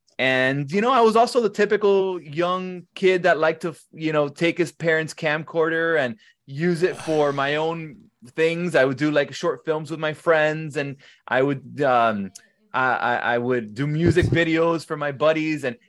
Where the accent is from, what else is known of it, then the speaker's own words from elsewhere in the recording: Miami, Florida, United States; I'm from Miami, of course. And so we're Spanish down here. I'm Colombian Cuban.